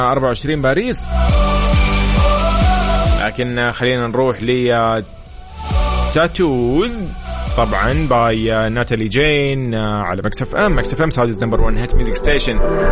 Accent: Saudi Arabia; مو بس نحن كسعوديين

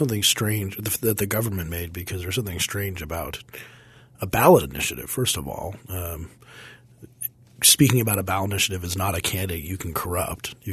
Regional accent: Parker, Colorado, United States; You've worked on some cases dealing with actually my hometown of Parker, Colorado.

